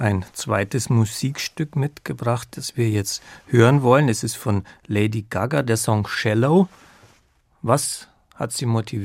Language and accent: German; Germany; Aber es gibt ja eine Stadt, über die wir unbedingt sprechen müssen als Deutsche, und das ist die Stadt Berlin.